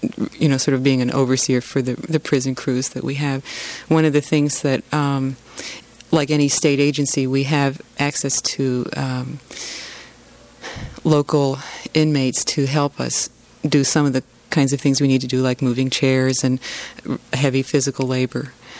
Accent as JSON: {"language": "English", "town": "New Haven", "region": "Connecticut", "country": "United States", "tie": "born or raised there", "said": "out from New Haven some. And my dad teaches, he's a professor of linguistics at Yale University. So I grew up in the Ivy League university scene"}